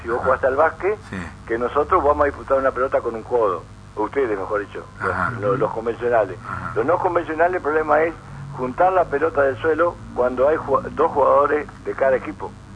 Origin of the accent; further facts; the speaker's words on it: Concordia, Entre Ríos, Argentina; pero me tiré para el lado acá de donde soy